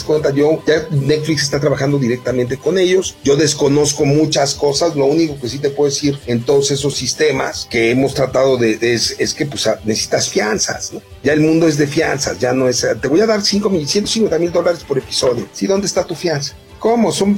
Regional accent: Mexico; pues a nosotros como mexicanos, pues nos dan unas, te cobran 30 y 60.

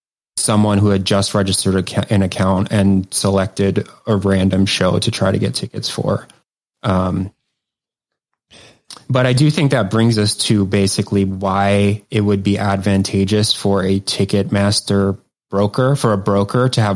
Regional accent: Maryland, United States; Like, I'm from Maryland, they're playing Meriwether Post Pavilion, which is in Columbia, Maryland.

